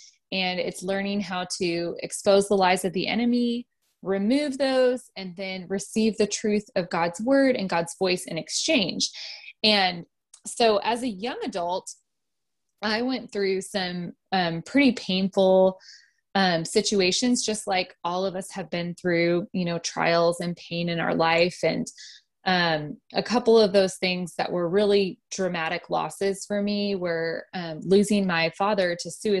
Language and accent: English; Seattle, Washington, United States; now in Texas, United States; And I live in Texas, the middle of Texas, but I am originally from the Seattle, Washington area. So I'm kind of a transplant here.